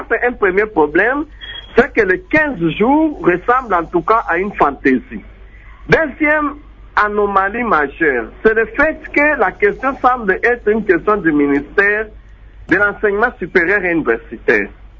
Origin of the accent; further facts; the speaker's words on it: Algeria; En Algérie, ici chez nous en Afrique